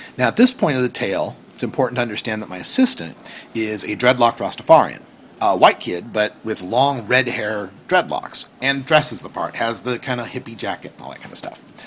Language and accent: English; Idaho, United States; born there; But I was born in Idaho, so I've got family there, and we visited.